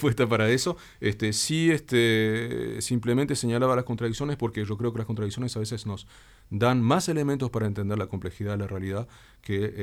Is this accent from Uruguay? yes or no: yes; Uruguay; Nosotros en este momento, como uruguayos